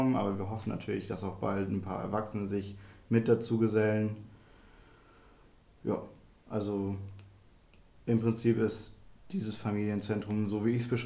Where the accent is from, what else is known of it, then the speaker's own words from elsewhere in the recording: Bunde, Lower Saxony, Germany; Also erstmal komme ich ja hier aus Bunde